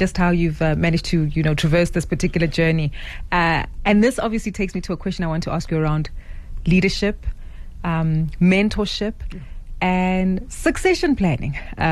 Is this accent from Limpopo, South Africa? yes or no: no; Soweto, Gauteng, South Africa; I'm from Soweto, so the earliest reference I have is the stories about Maponya. I was born in the late 80s.